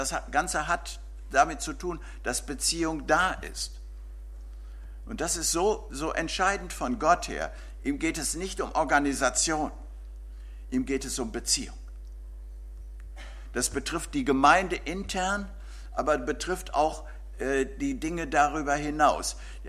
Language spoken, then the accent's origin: German; Bielefeld, North Rhine-Westphalia, Germany; So, ich komme auch aus Bielefeld.